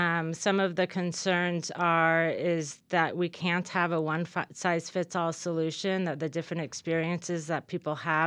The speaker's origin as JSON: {"language": "English", "region": "Oregon", "country": "United States", "tie": "born or raised there", "said": "Well, I grew up in Southern Oregon. I went to school here in Ashland"}